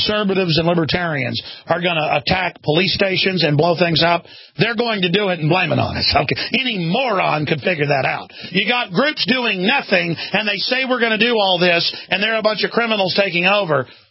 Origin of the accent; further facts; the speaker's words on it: Wales, United Kingdom; Of course, I'm Welsh myself